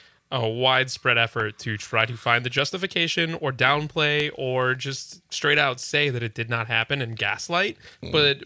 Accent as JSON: {"language": "English", "town": "Milwaukee", "region": "Wisconsin", "country": "United States", "tie": "born or raised there", "said": "Yeah, my dad grew up in Milwaukee County. My mom grew up in Milwaukee County. Like I grew up in Milwaukee County. My family is from there"}